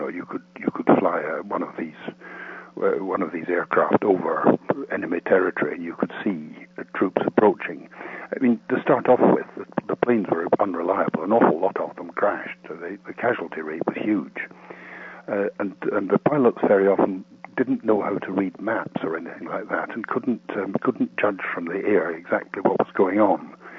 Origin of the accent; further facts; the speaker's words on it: Glasgow, Scotland, United Kingdom; When I was a boy growing up in Glasgow, I got interested in the First World War very, very quickly.